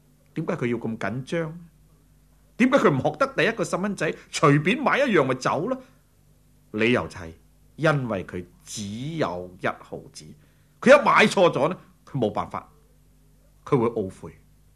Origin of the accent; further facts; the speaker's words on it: China; 特别我们中国人血很厉害